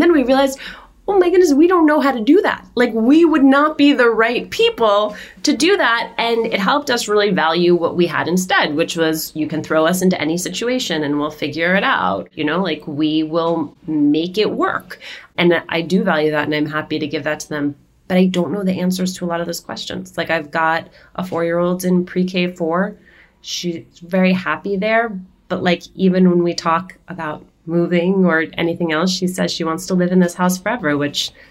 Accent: Union City, New Jersey, United States; We grew up in Union City, New Jersey. It was where the Cubans who didn't go to Miami went. It was called Havana on the Hudson.

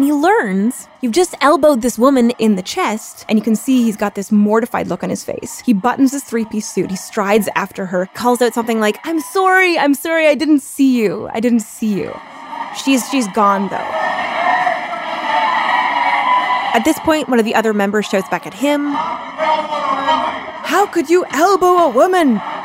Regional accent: Canada; now in United States; I am Canadian.

